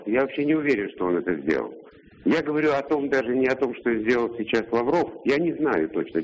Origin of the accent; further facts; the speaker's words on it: Perm, Perm Krai, Russia; я тоже из Перми.